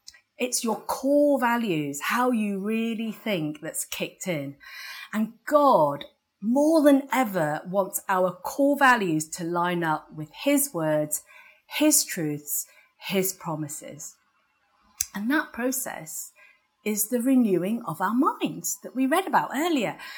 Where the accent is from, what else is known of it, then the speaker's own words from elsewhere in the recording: England, United Kingdom; we're English, we know how to speak English, and our accent is the best accent, right?